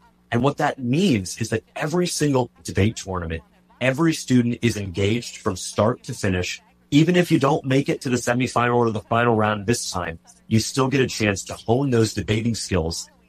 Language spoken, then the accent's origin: English; Fort Lauderdale, Florida, United States; not too far from where I grew up in Fort Lauderdale